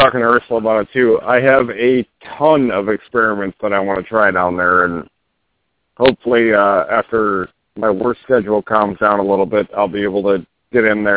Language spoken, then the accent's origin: English; Texas, United States; when I was growing up in Texas, we had a boat, and that used to be the TV that we used on the boat.